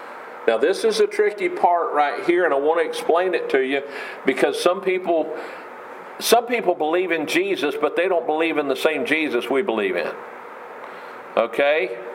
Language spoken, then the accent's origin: English; Baltimore, Maryland, United States; born there; I was born in Baltimore. Didn't live there but a year, but I was born there.